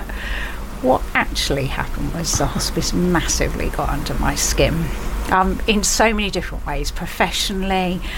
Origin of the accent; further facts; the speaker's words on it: Isle of Wight, South East England, United Kingdom; moved away as an adult; So I grew up on the Isle of Wight and at 18 went off to train to be a physiotherapist.